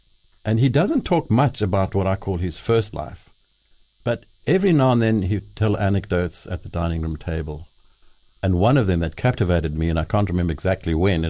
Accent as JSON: {"language": "English", "town": "Paarl", "region": "Western Cape", "country": "South Africa", "tie": "born there", "said": "and then I was born in Paarl in South Africa."}